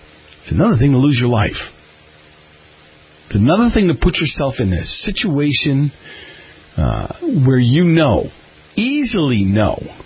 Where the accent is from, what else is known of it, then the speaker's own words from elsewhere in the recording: Boston, Massachusetts, United States; I grew up in Boston. I would say that we're the first toughest people, but I don't want to start a riot.